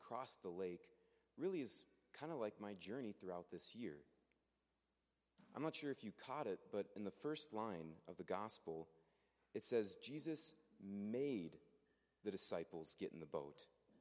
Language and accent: English; Dickinson, North Dakota, United States; Now, it helps that Dickinson actually is my hometown, but that's besides the point.